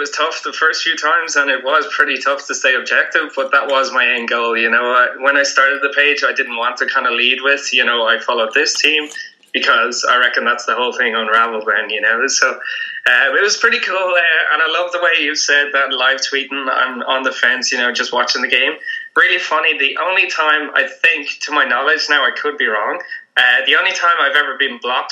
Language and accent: English; Ireland; I'm from Ireland, so I will crank a few beers.